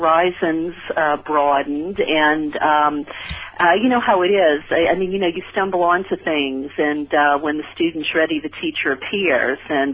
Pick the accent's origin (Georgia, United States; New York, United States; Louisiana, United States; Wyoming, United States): Louisiana, United States; New Orleans; Because, you see, I grew up in New Orleans, you know, Mardi Gras town. But that's the Bible Belt.